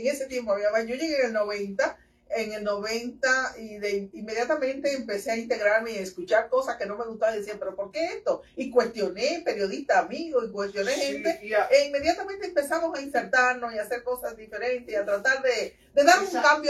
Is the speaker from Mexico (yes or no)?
no; Dominican Republic; a sí mismo y a nosotros como comunidad dominicana